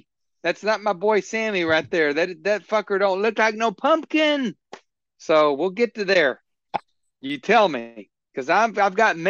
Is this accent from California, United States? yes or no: no; Fort Worth, Texas, United States; I am from Texas, but I'm from Fort Worth, Texas, and I was born in the city, and we are not hicks here in Fort Worth, Texas.